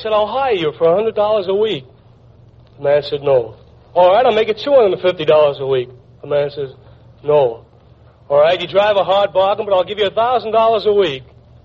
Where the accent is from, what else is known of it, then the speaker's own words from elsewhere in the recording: New York City, New York, United States; New York City.